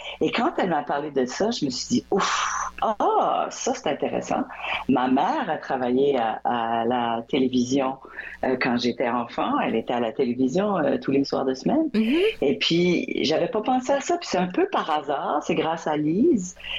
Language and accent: French; Dieppe, New Brunswick, Canada; also born or lived in Moncton; Et j'ai grandi à Moncton pour les 4 premières années. Puis ensuite, on a déménagé à ce qui s'appelait à l'époque Saint-Anselme, qui est maintenant Dieppe, qui est la ville à côté de Moncton, beaucoup plus francophone